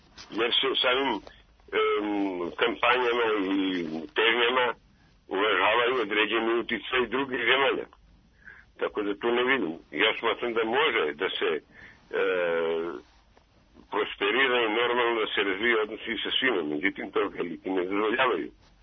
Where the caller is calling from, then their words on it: Ćuprija, Serbia; O tome sigurno mnogi razmišljaju, mnogi ljudi, što kod nas u Srbiji.